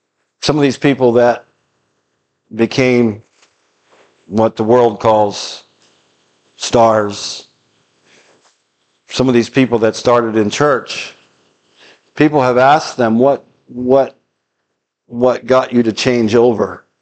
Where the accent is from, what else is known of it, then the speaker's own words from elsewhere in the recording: Pennsylvania, United States; I'm sitting in the church where I grew up in Pennsylvania.